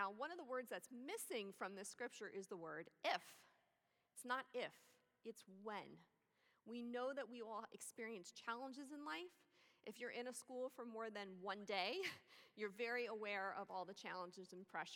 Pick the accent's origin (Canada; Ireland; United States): United States; New York; one of the things you need to know about me is I am from New York, so I'm very demonstrative. I'm learning Midwest nice